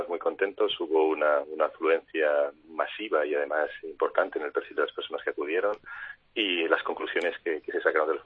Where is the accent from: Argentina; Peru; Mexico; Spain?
Spain; A mí me da mucha pena como español